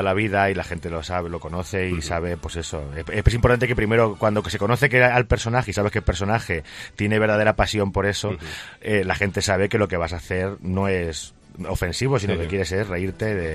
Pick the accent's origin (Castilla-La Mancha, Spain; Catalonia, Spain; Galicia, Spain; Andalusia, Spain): Castilla-La Mancha, Spain; Picón; cuando yo estuve de alcalde de mi pueblo, volvimos a venir en representación de Picón al desfile de la Pandorga